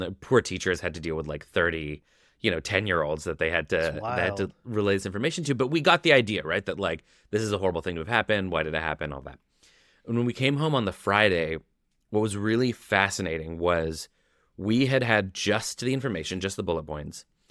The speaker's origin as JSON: {"language": "English", "country": "Canada", "said": "we're 10 years old. We're Canadian."}